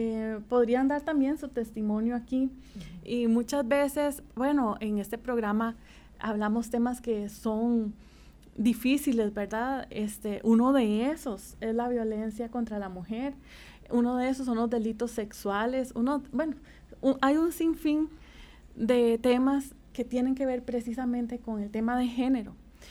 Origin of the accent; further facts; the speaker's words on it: Costa Rica; está diciéndonos como costarricenses, vean que hay cosas buenas que hay que fortalecer